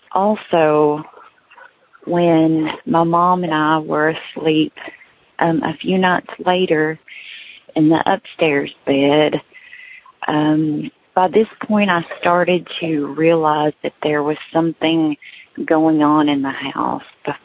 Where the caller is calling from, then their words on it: Kentucky, United States; I am calling from Kentucky. This is my third time calling in.